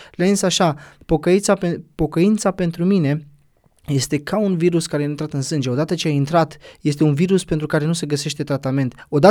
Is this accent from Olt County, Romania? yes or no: yes; Drăgănești-Olt, Olt County, Romania; also born or lived in Slatina; sunt un drăgănești olt, am fost născut în Slatina, la 36 de kilometri de Drăgănești și am dus acasă imediat. Am crescut în Drăgănești, am terminat clasele 1-8 în Drăgănești și apoi liceul.